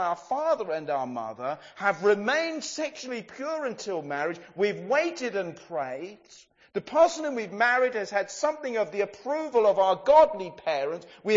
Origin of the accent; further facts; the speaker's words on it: England, United Kingdom; We're English, so we don't have much of a congregation participation.